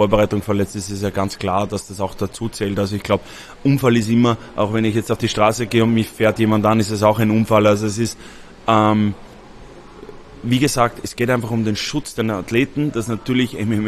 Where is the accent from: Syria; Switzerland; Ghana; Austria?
Austria; ich bin Österreicher